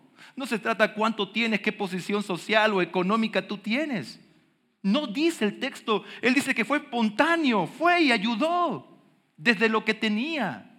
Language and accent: Spanish; Bolivia; Soy de Bolivia. Si no lo sabía, tal vez por el acento. Nací en un hogar donde el papá voló y mamá con 6 hijos.